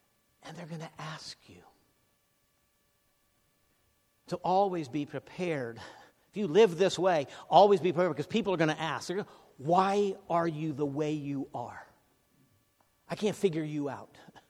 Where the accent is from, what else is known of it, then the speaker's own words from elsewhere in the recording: United States; Me, why am I a Christian? Well, I'm American. That's why I'm a Christian.